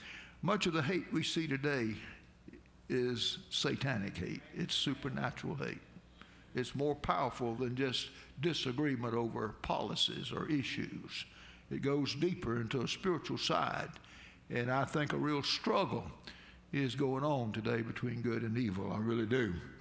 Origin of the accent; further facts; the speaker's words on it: United States; And I'm an American. I'm proud of our image and all.